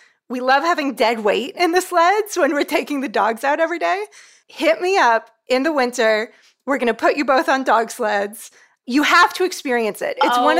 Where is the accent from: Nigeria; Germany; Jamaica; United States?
United States; California; I grew up in California.